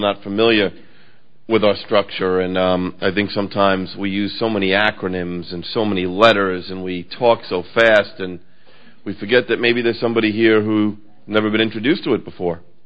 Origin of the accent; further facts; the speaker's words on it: New York, United States; because I am a New Yorker, okay?